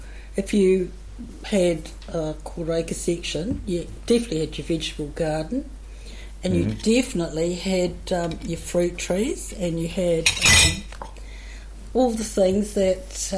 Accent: Wellington, New Zealand; when I was a child growing up in Wellington, I think almost every family had a beach property

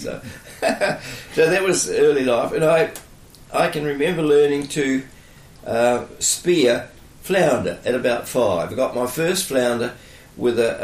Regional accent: Richmond, Tasman, New Zealand; born there; I was born in Richmond, Nelson, in 1928, and my parents … he was a cheese and butter maker at Waimea

